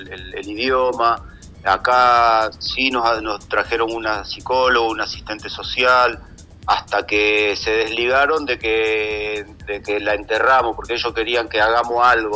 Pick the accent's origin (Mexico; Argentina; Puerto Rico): Argentina; nosotros somos argentinos, nacidos, criados ahí